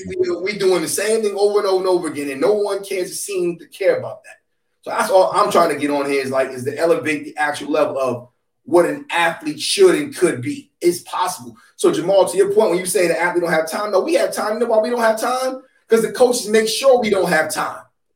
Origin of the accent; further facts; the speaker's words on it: New York, United States; New York. So lacrosse is big out there.